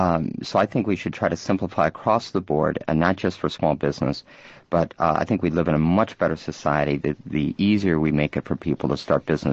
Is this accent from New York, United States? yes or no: no; Flint, Michigan, United States; I'm from Flint, by the way.